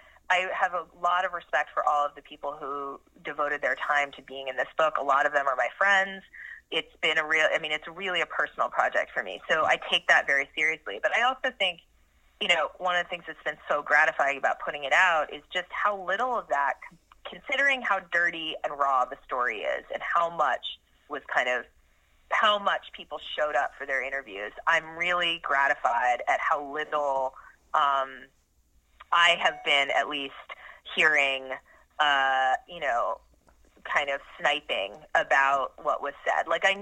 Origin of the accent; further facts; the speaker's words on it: Southwest, United States; I'm from the Southwest originally, and it was like the great crush of my life, New York City.